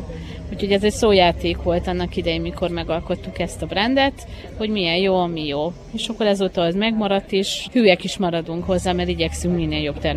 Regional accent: Satu Mare County, Romania; tehát mi Szatmár Német vagyunk

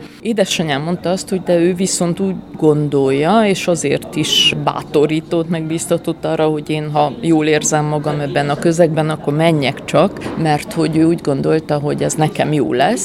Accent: Cluj-Napoca, Cluj County, Romania; Én azért egy kolozsváriként egyrészt egy sokkal vegyesebb közegből, és egy sokkal kevésbé egyértelmű nemzetiségi, de hitvilág háttérből is jövök.

